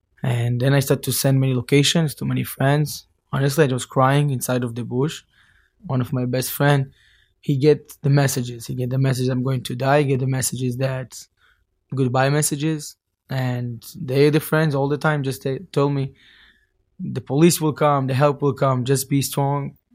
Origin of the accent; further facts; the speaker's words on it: Holon, Tel Aviv District, Israel; English is a second language; We come into best friend from Holon in Israel. We're going up, we grow up together.